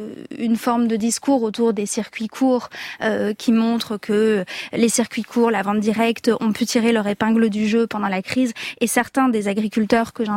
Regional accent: Auvergne-Rhône-Alpes, France; Je viens de de l'Allier.

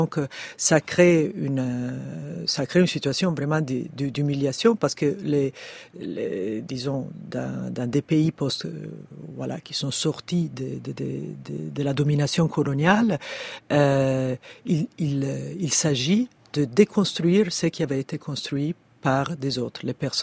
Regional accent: Italy; accent: Italian; French is a second language; si quelqu'un fait une remarque sur mon accent affreux italien, je peux me sentir humilié

